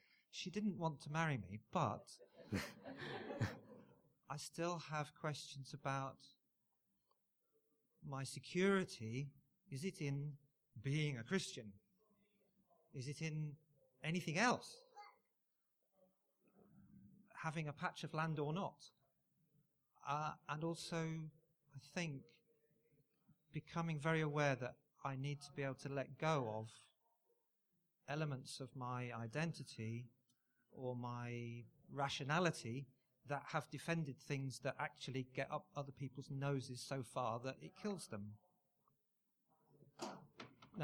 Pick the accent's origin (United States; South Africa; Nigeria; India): India; now in United Kingdom; a Indian English Christian. I grew up in India, and then I came back to this country